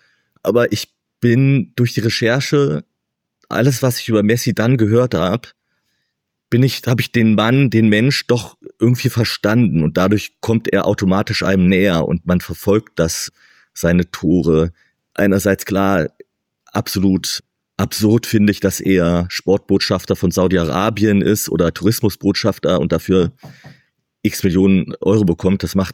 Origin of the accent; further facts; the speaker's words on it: Hildesheim, Lower Saxony, Germany; also ich bin in Hildesheim aufgewachsen.